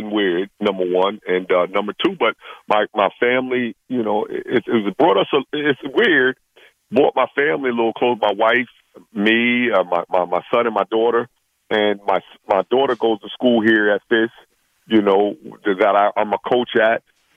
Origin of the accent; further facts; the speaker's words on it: New York, United States; I'm cool with it because I'm from New York.